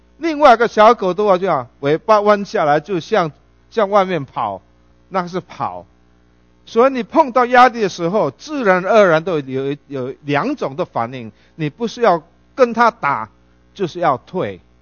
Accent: Philippines; accent: Philippine Chinese Hokkien-accented Mandarin; 我的国语没有，不是北京国语，你听到我的腔调你就知道。最怕的就是这种菲律宾华侨用闽南语讲国语

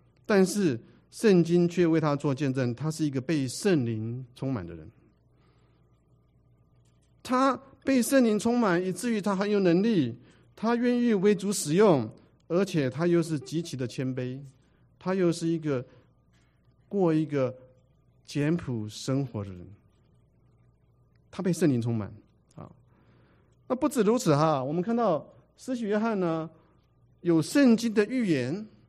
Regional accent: China; 我们中国人说哈，这个有关系就没有关系，对不对哈？

